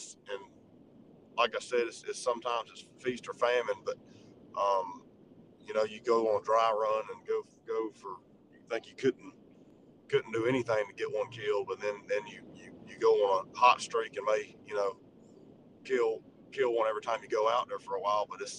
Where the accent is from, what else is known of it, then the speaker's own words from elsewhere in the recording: Georgia, United States; I love, you know, growing up in Georgia and in the South, I love just getting a turkey in the hardwood